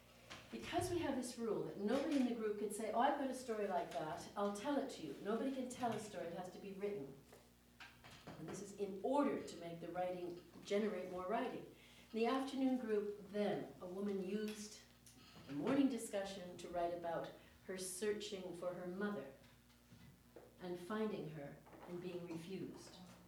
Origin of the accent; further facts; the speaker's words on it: Seattle, Washington, United States; moved away as an adult; now in Edmonton, California, United States; I come from Edmonton, Alberta. And I grew up in Seattle. And I got to Edmonton in 1971